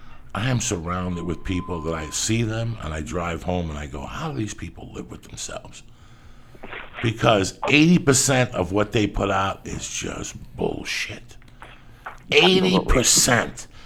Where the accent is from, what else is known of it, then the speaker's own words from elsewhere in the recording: North Bergen, New Jersey, United States; I'm from North Bergen just like you.